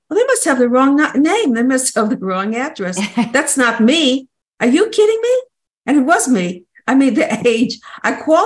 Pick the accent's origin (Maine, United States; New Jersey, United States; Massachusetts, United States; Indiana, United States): New Jersey, United States; Okay, so I'm from New Jersey.